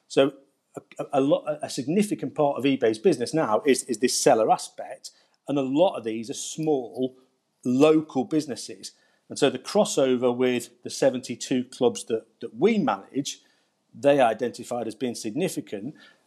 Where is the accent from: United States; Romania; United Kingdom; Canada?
United Kingdom; Stoke-on-Trent, West Midlands; You know, I'm originally from Stoke-on-Trent myself, so it's a club I know well.